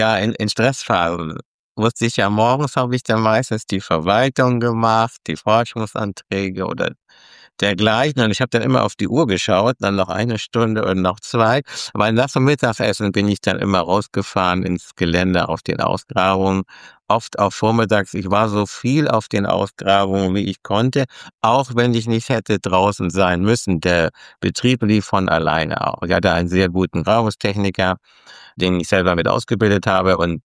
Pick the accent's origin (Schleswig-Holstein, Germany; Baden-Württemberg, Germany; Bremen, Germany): Schleswig-Holstein, Germany; Flensburg; Ich bin aber ein Kind der Ostseeküste. Ich komme ja aus Flensburg und liebe natürlich meine Heimatstadt sehr.